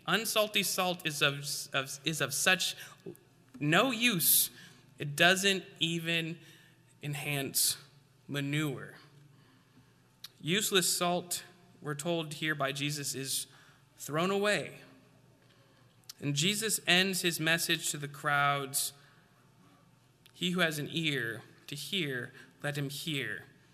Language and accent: English; Alaska, United States; And I'm from Alaska, so I had my thermostat set to, I think, like 63, 64.